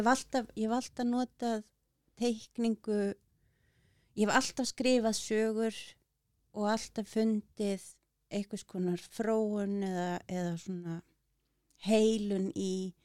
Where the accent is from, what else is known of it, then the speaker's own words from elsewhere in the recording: Egilsstaðir, Eastern Region, Iceland; also born or lived in Reykjavík; Ég úr bænum, en þegar ég níu ára að verða, þá flytti ég austur Egilsstaði. Mm. Og bjóð þar svona fram og tilbaka. Ég semst skilnaðabarn og pappi í bænum og mamma og ég flytti austur. Þannig að ég var semst í Egilsstaðaskóla